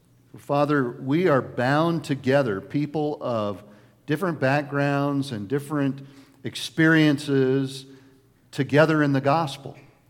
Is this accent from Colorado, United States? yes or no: yes; Lafayette, Colorado, United States; also born or lived in Southern California; I was born in Southern California when I was about 8. My folks divorced, and Mom remarried and relocated to Lafayette, Colorado. If you don't know where that's at, it's East Boulder County, Colorado.